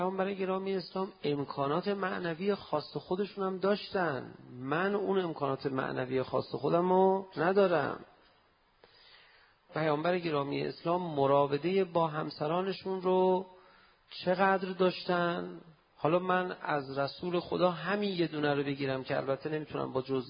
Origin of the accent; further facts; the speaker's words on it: Iran; فهمید من ایرانی هستم و به اصطلاح شیعه هستم